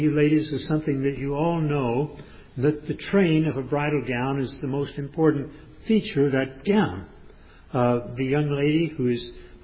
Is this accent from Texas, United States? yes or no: yes; Tyler, Texas, United States; I grew up in Tyler, Texas, East Texas.